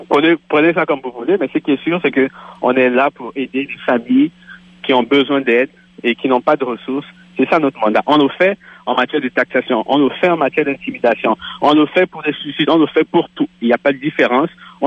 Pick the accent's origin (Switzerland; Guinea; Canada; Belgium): Canada; Quebec; je ne suis pas en France, je ne suis pas un Français, je suis un Québécois